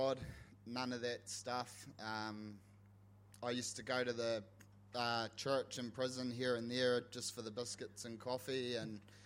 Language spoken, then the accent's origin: English; Invercargill, Southland, New Zealand; born there; I was born in Invercargill.